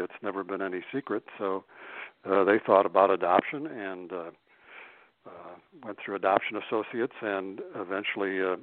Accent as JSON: {"language": "English", "town": "Detroit", "region": "Michigan", "country": "United States", "tie": "born there", "said": "So she was sent down to Detroit from the Upper Peninsula to have the baby, and I was born here in Detroit, and then she went back to the Upper Peninsula"}